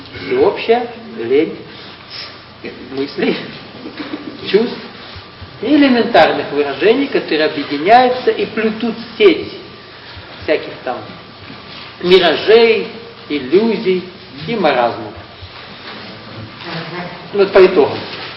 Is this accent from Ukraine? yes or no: yes; Ukraine; С одной стороны, государство одно, а реальностно, несмотря на то, что мы там украинцы, мы разные.